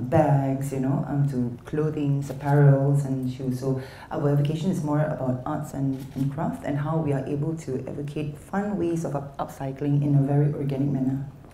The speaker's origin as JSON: {"language": "English", "region": "Kuala Lumpur", "country": "Malaysia", "lives_now": "Langkawi, Malaysia", "said": "I'm from Eka. Well, basically, I'm from Langkawi. I'm KL, but we moved to Langkawi 9 years ago."}